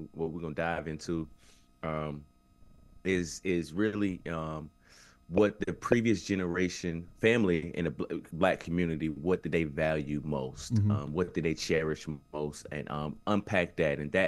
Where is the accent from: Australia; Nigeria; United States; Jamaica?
United States; North Carolina; also born or lived in New York; My family, you know, most of my family is in New York, but I grew up primarily in the South. So, right. you know, back and forth between, you know, North Carolina and North Carolina and New York.